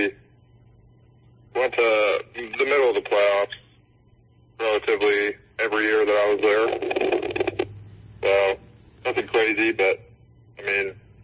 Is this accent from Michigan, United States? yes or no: no; Boise, Idaho, United States; also born or lived in Olathe, Kansas; Where I tell people I'm from is I'm from Boise, Idaho, but I graduated high school in Olathe, Kansas. So my dad works for the railroad, so we move all over all the time. But where I call home is over in Idaho.